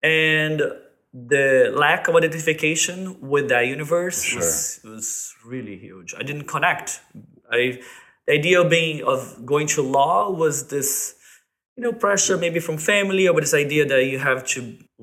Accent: Brazil; I come from Brazil.

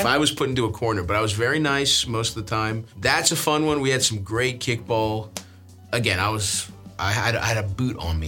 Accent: Baltimore, Maryland, United States; now in New York, United States; I grew up in Baltimore. Mm-hmm. I live in New York now.

